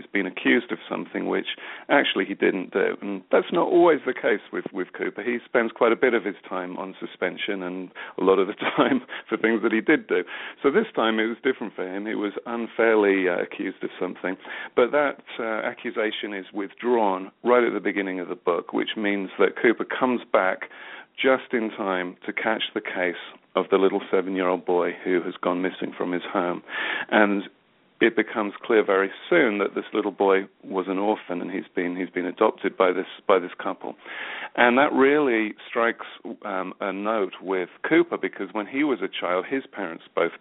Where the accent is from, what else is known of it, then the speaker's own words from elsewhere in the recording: Birmingham, West Midlands, United Kingdom; Villa's been, a big love of mine ever since I was a tiny kid growing up in Birmingham, England.